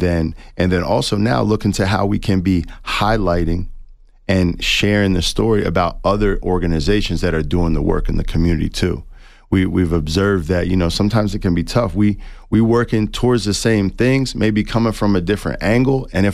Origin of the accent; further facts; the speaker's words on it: East Coast, United States; You know, I am from the East Coast, so I don't mean this to be a play on words